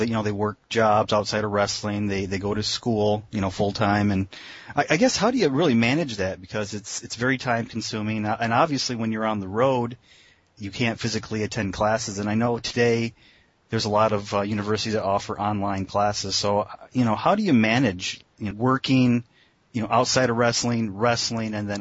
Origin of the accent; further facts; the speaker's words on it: United States; I also grew up, you know, I'm American